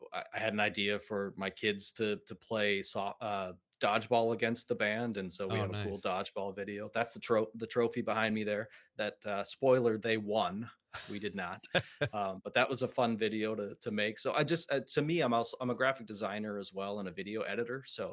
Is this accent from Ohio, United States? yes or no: no; Mineral Point, Wisconsin, United States; I grew up in Mineral Point and we had all these tourists.